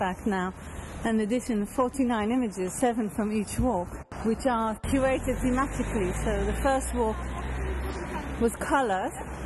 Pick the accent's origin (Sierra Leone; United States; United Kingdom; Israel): Israel; Jerusalem, Jerusalem District; I grew up in Jerusalem, and that mixture always fascinated me.